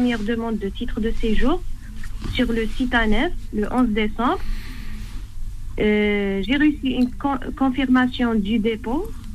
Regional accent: Algeria; moved away as an adult; now in France; Je suis algérienne, conjointe de Français. Je suis arrivée en France le 12 novembre 2023 avec un visa court séjour.

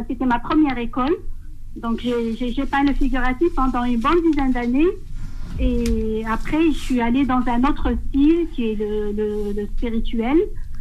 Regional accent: Algiers, Algiers Province, Algeria; je suis née à Alger, j'ai grandi à Alger Centre.

